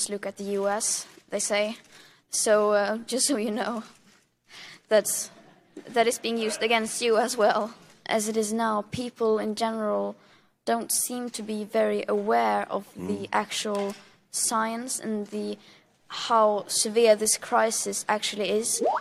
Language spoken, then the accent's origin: English; Sweden; English is a second language; I am from Sweden, it's a small country